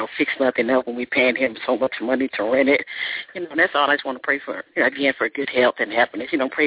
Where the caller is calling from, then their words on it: St. Louis, Missouri, United States; Listen, I'm calling from St. Louis, Missouri.